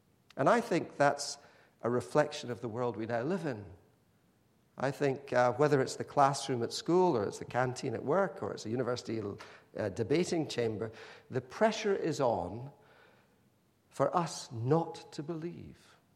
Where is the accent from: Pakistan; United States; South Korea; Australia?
Pakistan; When I was a child growing up in Pakistan